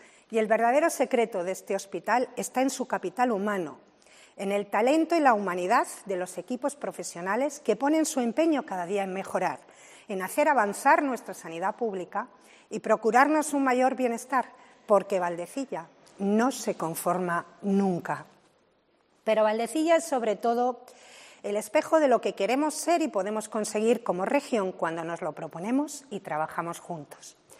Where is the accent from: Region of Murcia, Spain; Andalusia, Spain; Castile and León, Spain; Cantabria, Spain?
Cantabria, Spain; un lugar cargado de significado para todos que nos llena de orgullo como cántabros